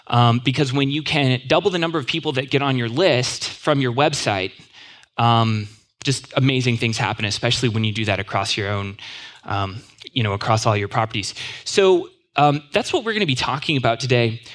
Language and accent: English; California, United States; now in Minnesota, United States; I'm from California originally, but now I live in Minnesota.